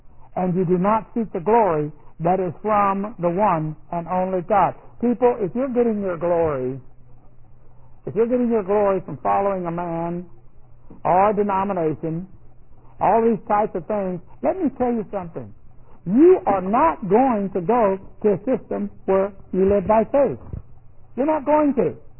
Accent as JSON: {"language": "English", "country": "United States", "said": "I'm part of the body of Christ more than I am an American."}